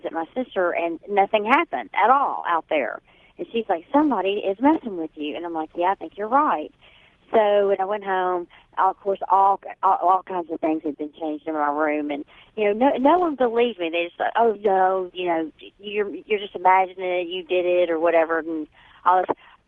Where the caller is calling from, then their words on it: Memphis, Tennessee, United States; I'm calling from Memphis, Tennessee.